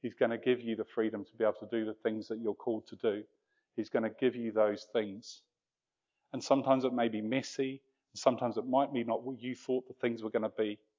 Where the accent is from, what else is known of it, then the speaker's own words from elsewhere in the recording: United Kingdom; we're rather British about it. And I include New Zealanders in that lump of people.